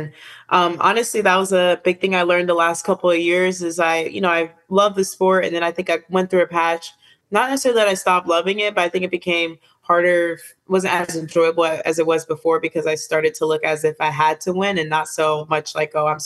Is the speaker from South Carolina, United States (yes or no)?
no; Florida, United States; But I'm from Florida, so we don't really get to wear them that much.